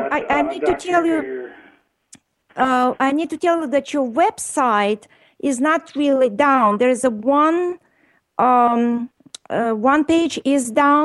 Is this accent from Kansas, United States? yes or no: no; New York, United States; I'm from New York